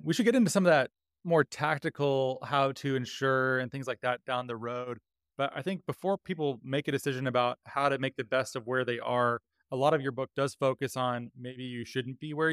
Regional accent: Mesa, Arizona, United States; I grew up in Mesa, Arizona, which at least at the time of my living there was the second biggest LDS community after Salt Lake City.

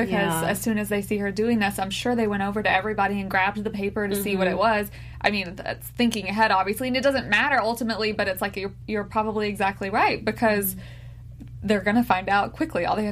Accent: United States; born there; Like, I wouldn't know that. I was born in the United States. There's no way I would know

